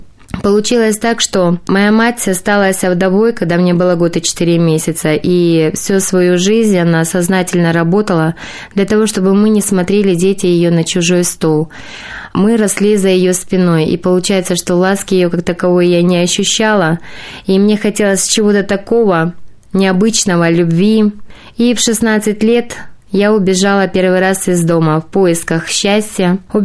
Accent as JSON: {"language": "Russian", "town": "Chunzha", "region": "Almaty Region", "country": "Kazakhstan", "tie": "born or raised there", "said": "Сама я родом из Казахстана, с Алматинской области, с Уйгурского района, села Чунжи."}